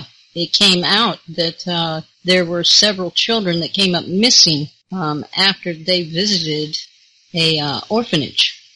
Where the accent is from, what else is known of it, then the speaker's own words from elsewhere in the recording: Louisiana, United States; I was born and raised in Louisiana, which is known for its Catholic roots and the parishes. And I knew the people there.